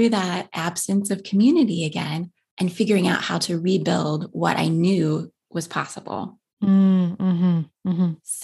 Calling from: Ohio, United States; I do work part-time for a university in Ohio, which is where I'm recording from, here in Central

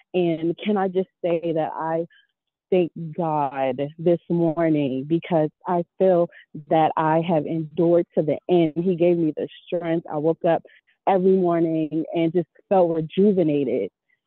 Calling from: Washington, District of Columbia, United States; I'm calling from Washington, D.C.

